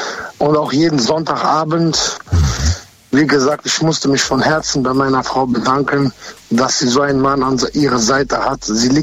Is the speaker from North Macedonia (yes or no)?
yes; North Macedonia; ich komme aus Mazedonien, aber ich habe französischen Namen.